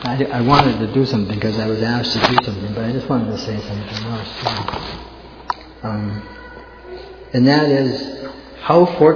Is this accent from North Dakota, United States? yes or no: yes; North Dakota, United States; If someone from North Dakota, I'm from North Dakota. Probably never heard of it. Like way out there, far, far away.